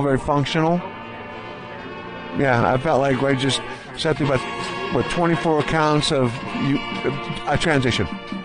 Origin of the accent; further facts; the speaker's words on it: Hidden Lake, Idaho, United States; I'm from Hidden Lake, Idaho